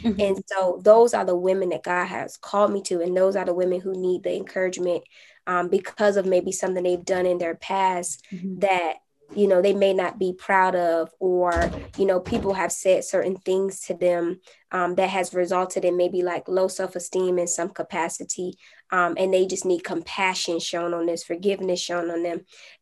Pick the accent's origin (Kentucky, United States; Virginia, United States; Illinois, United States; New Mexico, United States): Virginia, United States; I'm originally from Virginia. I currently live in California.